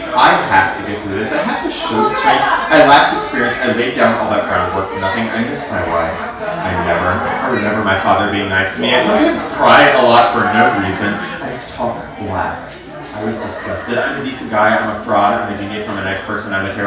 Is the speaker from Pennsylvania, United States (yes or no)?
yes; Philadelphia, Pennsylvania, United States; I'm from Philadelphia, okay? We don't talk about things like that in public, okay?